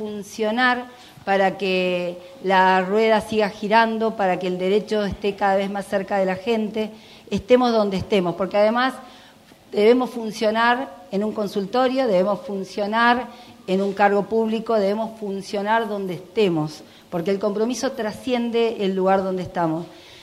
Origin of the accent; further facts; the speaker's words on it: Río Turbio, Santa Cruz, Argentina; Recién le contaba acá a la compañera que en mi pueblo, Río Turbio, la radio tiene ese protagonismo